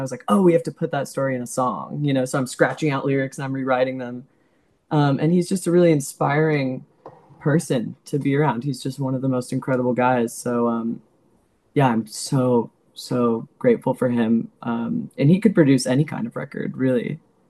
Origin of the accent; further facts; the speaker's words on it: Los Angeles, California, United States; I grew up in Los Angeles, yeah.